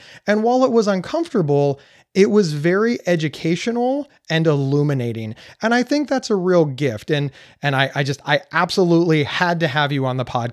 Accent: Ohio, United States; I saw you present at a conference here in the state of Ohio, my home state

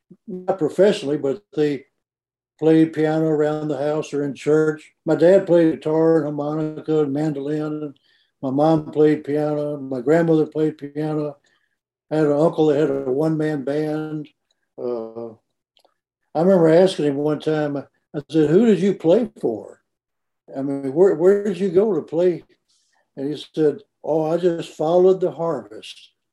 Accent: Memphis, Tennessee, United States; Yeah, I grew up in Memphis.

